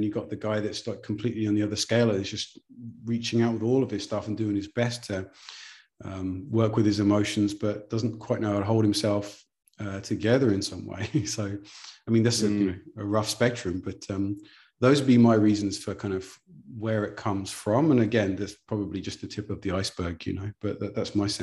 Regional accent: England, United Kingdom; it's especially growing up in England

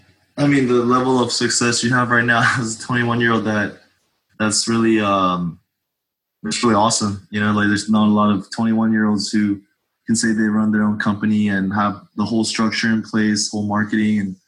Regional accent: United States; because I'm Korean, I'm Korean American, but like growing up as an Asian

